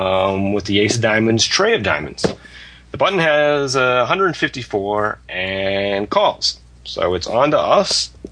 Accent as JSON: {"language": "English", "region": "Ohio", "country": "United States", "tie": "born or raised there", "said": "And this comes from Ed Rindler and of Hamilton, Ohio, my home state."}